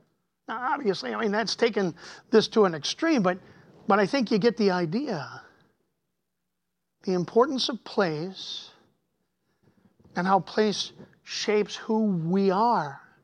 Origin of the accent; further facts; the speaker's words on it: Cleveland, Ohio, United States; born or raised there